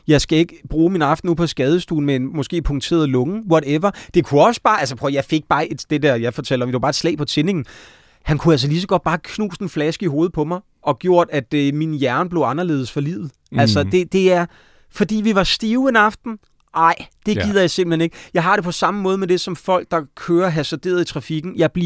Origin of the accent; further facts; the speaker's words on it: Slagelse, Zealand, Denmark; Ja, så flyttede jeg fra Slagelse, ja.